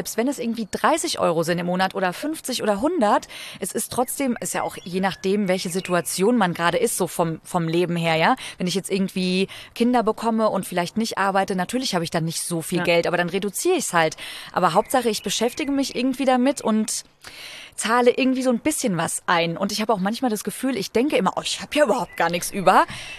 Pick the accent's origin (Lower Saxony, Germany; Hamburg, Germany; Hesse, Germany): Hesse, Germany; Frankfurt; Also ich bin ja Frankfurter Mädchen. Ja, nur mein Papa ist Schwabe, aber ich bin tatsächlich hier geboren, aufgewachsen und so weiter.